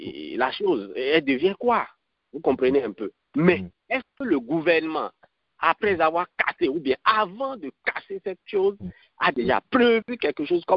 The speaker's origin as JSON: {"language": "French", "town": "Kilibo", "region": "Collines", "country": "Benin", "tie": "born or raised there", "said": "J'étais né au Bénin, j'ai grandi au Bénin, j'ai fait mes études primaires et secondaires à Kilibo, dans un village au nord du Bénin."}